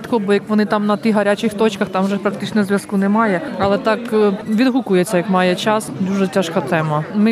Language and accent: Ukrainian; Kyiv Oblast, Ukraine; now in Łańcut, Poland; Київська область.